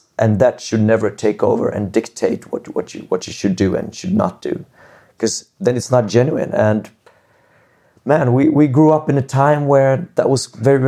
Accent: Sweden; English is a second language; Yeah, but I'm from Sweden with a pretty good social security. I'm not going to end up on the streets.

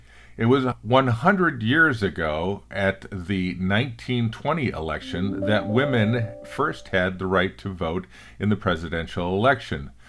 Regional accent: Illinois, United States; my home state of Illinois

